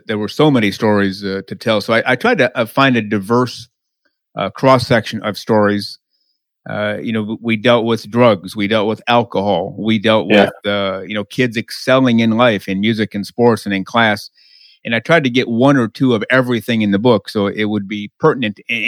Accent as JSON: {"language": "English", "town": "Detroit", "region": "Michigan", "country": "United States", "tie": "born or raised there", "said": "Yeah, born and raised in Detroit. Still here. I won't be here for much longer. Going to move to the southern United States where it's a whole lot warmer than Detroit."}